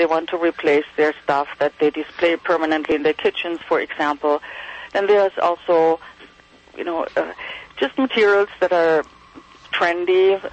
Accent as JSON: {"language": "English", "town": "Wiesbaden", "region": "Hesse", "country": "Germany", "second_language": "English", "moved": "as an adult", "lives_now": "Long Island, United States", "said": "Currently, as you can hear, I'm from Germany. I moved 10 years ago from Wiesbaden to Long Island."}